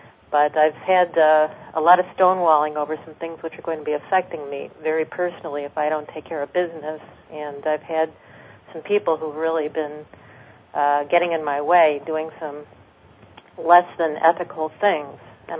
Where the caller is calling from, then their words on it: Detroit, Michigan, United States; from Detroit.